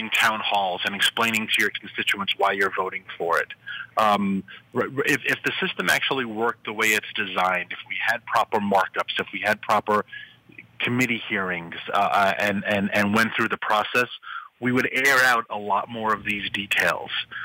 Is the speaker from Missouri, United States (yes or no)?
no; New York, United States; Governor Cuomo, back in my home state of New York, had guards on the bridges and tunnels